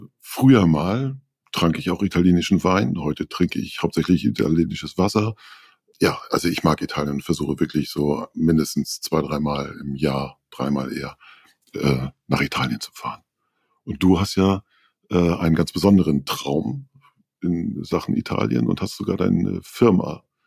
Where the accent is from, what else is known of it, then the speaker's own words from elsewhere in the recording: Northern Germany, Germany; ich bin ja Norddeutscher, ich rede über Tag nicht so viel